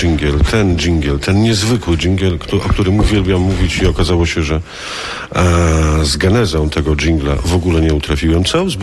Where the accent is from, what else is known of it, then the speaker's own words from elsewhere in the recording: Lublin Voivodeship, Poland; A Zamość kochamy nie tylko dlatego, że pochodzę z okolic tego Zamościa.